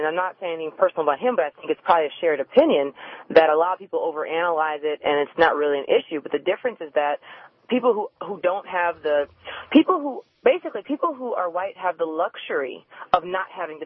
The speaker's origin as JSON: {"language": "English", "country": "United States", "said": "I'm as American as anybody else."}